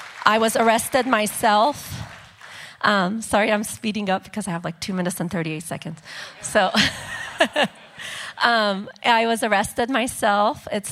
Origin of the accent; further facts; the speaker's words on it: Iran; So I was born into in Iran